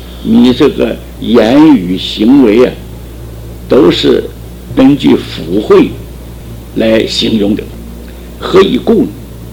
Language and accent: Chinese; Taiwan; 我们台湾话叫做圆顶了，圆顶是台湾话，外省不叫圆顶